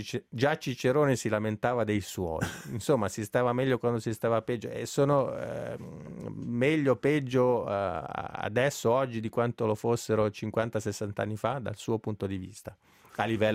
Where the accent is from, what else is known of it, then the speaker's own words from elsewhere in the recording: Locarno, Ticino, Switzerland; Lo dico da locarnese, io sono nato a Locarno